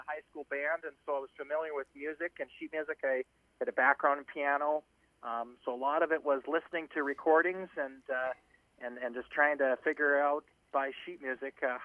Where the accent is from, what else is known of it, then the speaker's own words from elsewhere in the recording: Park River, North Dakota, United States; I'm born and raised in Park River, North Dakota.